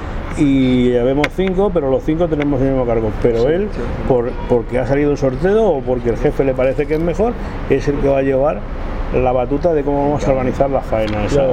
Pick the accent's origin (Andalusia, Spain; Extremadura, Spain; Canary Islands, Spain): Extremadura, Spain; born there; Yo no he nacido aquí en Cataluña, nací en Extremadura, en la parte del sur de la península ibérica, lo que se llama España.